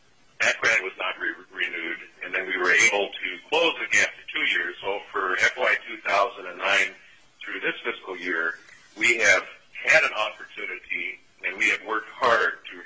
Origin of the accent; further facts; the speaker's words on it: Cordova, Alaska, United States; When I was growing up in Cordova